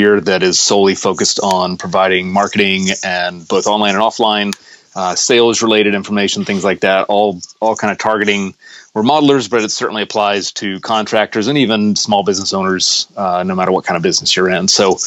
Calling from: Ohio, United States; I'm out of the Cleveland, Ohio area, closer to Akron, I suppose, but Northeast Ohio, we could say.

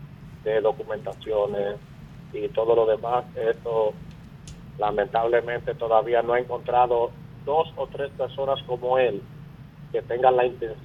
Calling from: Santo Domingo, Distrito Nacional, Dominican Republic; Bien, de Santo Domingo.

